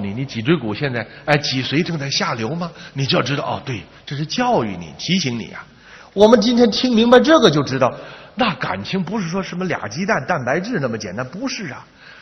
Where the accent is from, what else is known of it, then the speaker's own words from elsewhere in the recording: China; 各位啊，我们中国人没这个东西啊。